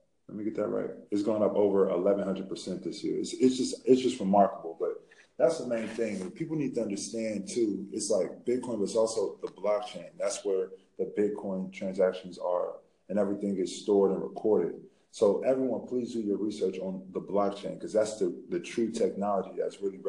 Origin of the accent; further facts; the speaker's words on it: Los Angeles, California, United States; I am from South Central Los Angeles. You know, I grew up off soccer and Crenshaw.